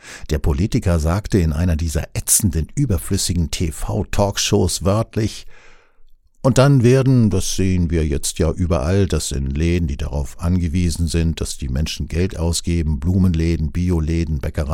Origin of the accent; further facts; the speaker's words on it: Plauen, Saxony, Germany; in meiner Heimatstadt Plauen in der großen zentralen Einkaufsmeile mitten in der Altstadt